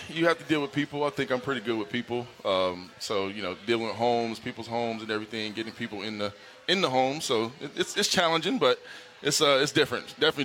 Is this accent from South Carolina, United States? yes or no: yes; South Carolina, United States; now in Richmond, United States; The weather. I'm from South Carolina, so that's the only thing I would say.